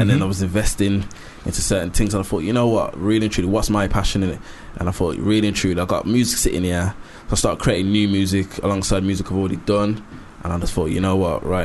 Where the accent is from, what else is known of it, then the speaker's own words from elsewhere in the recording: Midlands, United Kingdom; We're from the Midlands. It's local.